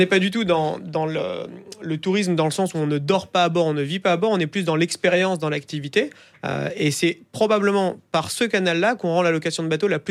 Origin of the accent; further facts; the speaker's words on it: Marseille, Provence-Alpes-Côte d'Azur, France; Moi, je suis né à Marseille, j'y ai grandi.